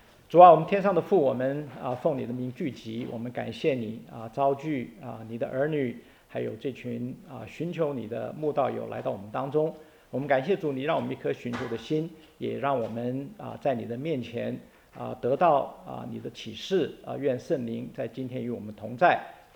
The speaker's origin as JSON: {"language": "Chinese", "country": "Taiwan", "tie": "born or raised there", "said": "我小时候是从台湾长大的在50年代、60年代那个时候呢"}